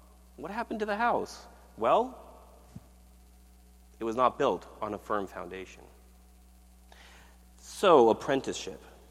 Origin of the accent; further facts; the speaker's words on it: Puebla, Mexico; English is a second language; I remember being a kid, growing up in Puebla, Mexico